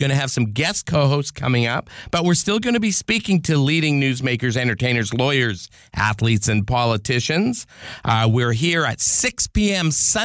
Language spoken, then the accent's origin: English; Canada; I know you are, and he's Canadian, and I'm Canadian.